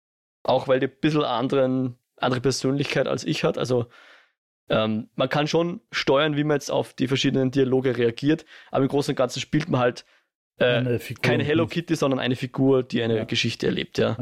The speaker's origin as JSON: {"language": "German", "country": "Austria", "said": "als Österreicher"}